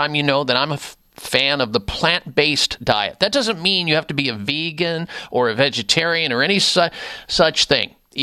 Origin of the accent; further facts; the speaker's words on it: Midwest, United States; growing up in the Midwest, we had eggs any which way, and most of it was bad.